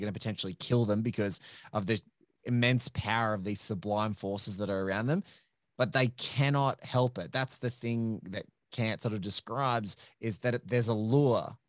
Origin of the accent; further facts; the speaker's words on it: Australia; accent: Australian; not the other word that you thought I might have been saying because of my Australian accent.